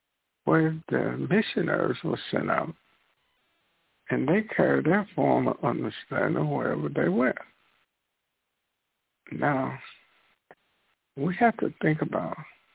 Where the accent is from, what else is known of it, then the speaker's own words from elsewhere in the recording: the South, United States; And that leads me to growing up in the South.